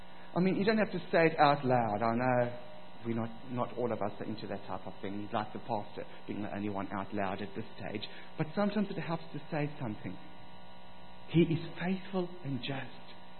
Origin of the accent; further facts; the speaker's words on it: South Africa; as a kid growing up in South Africa, we had some great toys and we had some pretty naff toys.